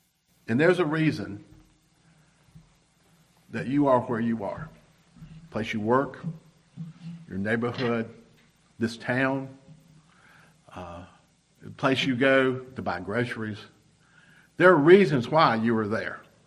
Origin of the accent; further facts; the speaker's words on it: the South, United States; I'm a Southerner, and I have more baggage than anybody in this room. You know, I grew up in the South that when I grew up, it was still segregated.